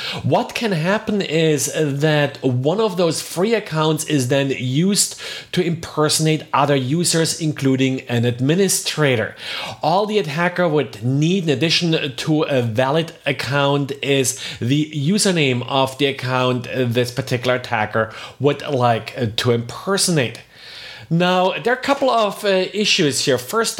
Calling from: Jacksonville, Florida, United States; I'm recording today from Jacksonville, Florida.

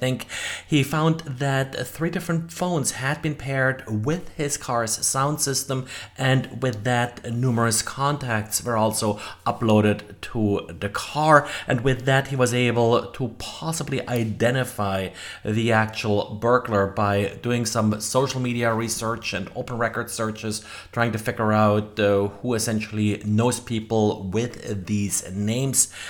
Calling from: Jacksonville, Florida, United States; I'm recording today from Jacksonville, Florida.

